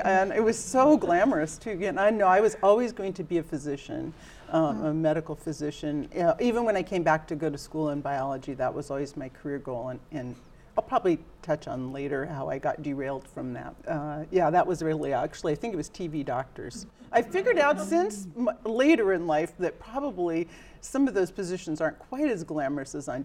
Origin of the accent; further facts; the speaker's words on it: Alaska, United States; I mean, certainly growing up in Alaska, when I'd leave, I'd appreciate how the natural world here, the beauty.